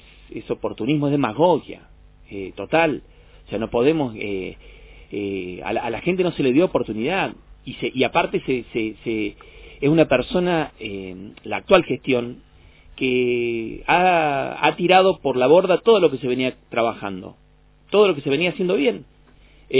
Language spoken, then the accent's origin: Spanish; San Luis, Argentina; Yo soy una persona nacida y criada en San Luis, que siempre trabajé en la parte privada, me volqué a la política hace poco